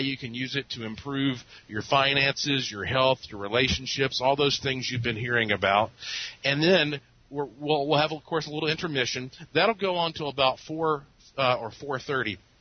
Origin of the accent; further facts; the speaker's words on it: Asheville, North Carolina, United States; since it's happening there in Asheville, my hometown.